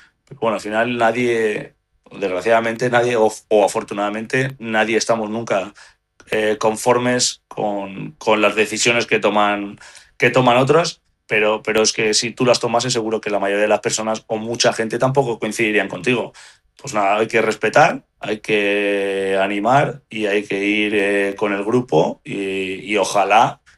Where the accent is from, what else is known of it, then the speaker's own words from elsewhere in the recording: Spain; como español que me siento, creo que tenemos una selección magnífica